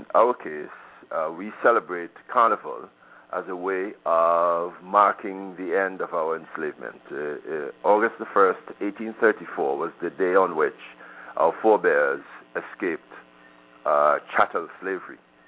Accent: Antigua & Barbuda; born there; moved away as an adult; also born or lived in United States; No, I was born in Antigua, but I spent a significant number of years in the U.S. after my 21st birthday.

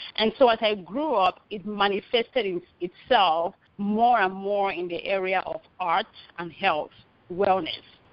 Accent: Cameroon; And I grew up in Cameroon, which is in West Africa.

